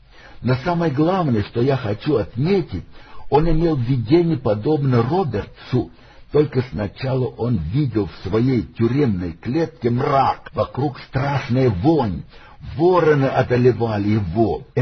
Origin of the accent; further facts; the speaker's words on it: Russia; Поскольку я родился и вырос в России